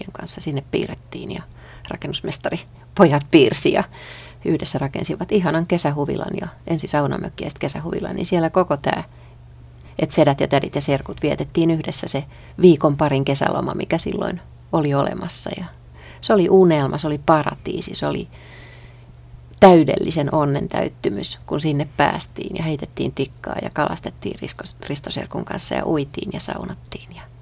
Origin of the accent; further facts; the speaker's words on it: Helsinki, Uusimaa, Finland; Mä oon helsinkiläinen. Et Helsinki on mulla sydämessä. Tää on kotikaupunki.